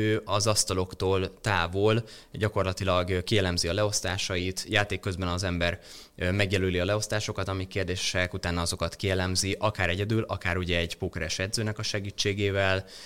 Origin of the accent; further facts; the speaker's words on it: Barcs, Somogy, Hungary; ahonnan származom, az egy nagyon pici kisváros, Barcs gyakorlatilag ez Pécstől 60 kilométerre